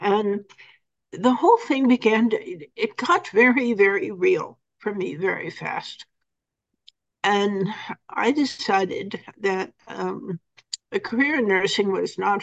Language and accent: English; the North, United States; And, I grew up in the North, so I had never actually experienced segregation